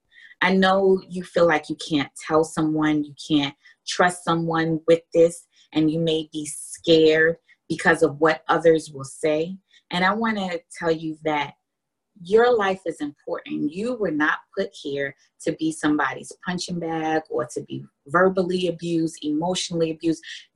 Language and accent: English; New York City, New York, United States; the book is about persevering through my life of growing up in New York City projects, becoming in the military as a veteran now, and becoming a registered nurse.